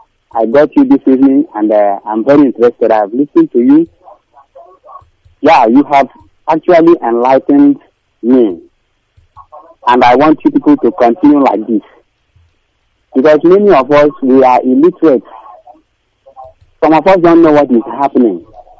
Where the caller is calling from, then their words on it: Aba, Abia, Nigeria; I'm calling from Aba.